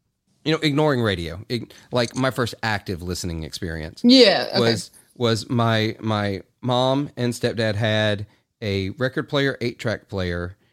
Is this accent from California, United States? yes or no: no; Clarksdale, Mississippi, United States; I'm from Clarksdale, Mississippi.